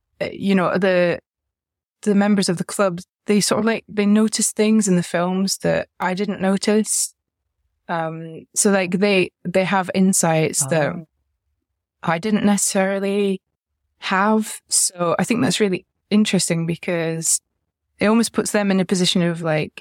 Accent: Scotland, United Kingdom; it was maybe a bit less the case when I was growing up in Scotland and I was in a village

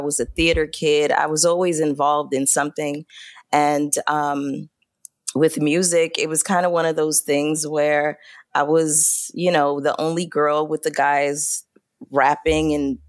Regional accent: Brooklyn, New York, United States; So growing up in Brooklyn, having all of this Caribbean culture with me

